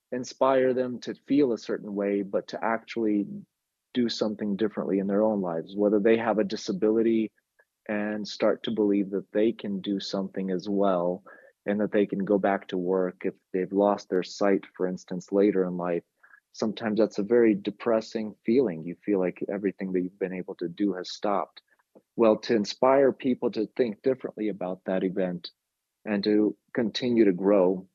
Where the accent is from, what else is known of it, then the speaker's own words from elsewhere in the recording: Ukraine; moved away; when I was coming up as a kid, people with disabilities in Ukraine, and still today in much of Eastern Europe and Russia